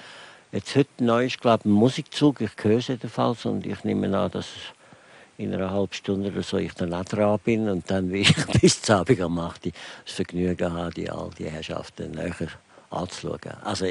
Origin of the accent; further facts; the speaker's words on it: Switzerland; ich bin ja Schweizer und lebe teilweise jedenfalls in der Schweiz und fühle mich auch als Schweizer.